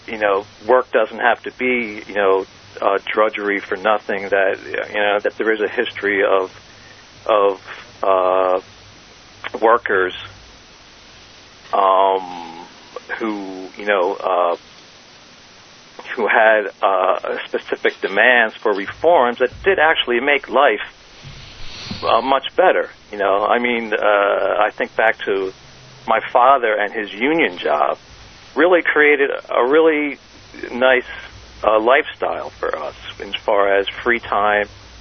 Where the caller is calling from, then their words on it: New Jersey, United States; I'm from New Jersey.